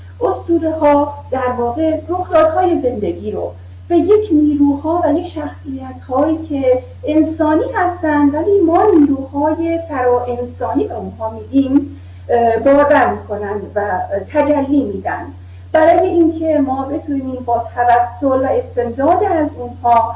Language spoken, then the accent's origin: Persian; Iran; ما که ایرانی هستیم و بر ایرانی بودن خودمون میبالیم